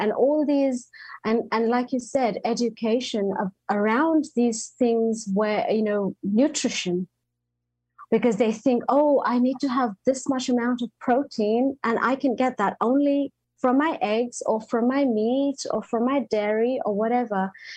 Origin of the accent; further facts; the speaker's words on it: India; But I'm like, I'm Indian. I live a very simple life.